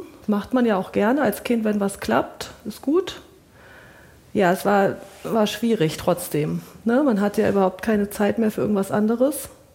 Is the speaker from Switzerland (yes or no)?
no; Eberstadt, Hesse, Germany; also born or lived in Frankfurt am Main; Eberstadt, noch eins tiefer.